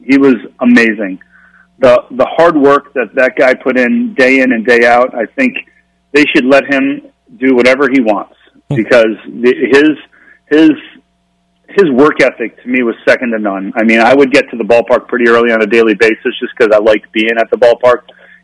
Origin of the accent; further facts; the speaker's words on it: Rhode Island, United States; Boston to me, I mean, I grew up in Rhode Island.